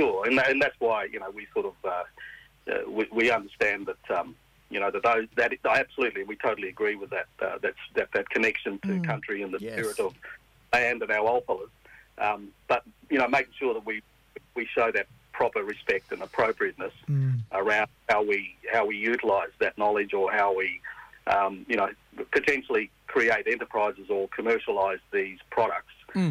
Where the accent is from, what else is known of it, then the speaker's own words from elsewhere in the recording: Western Australia, Australia; born there; my hometown where I was born.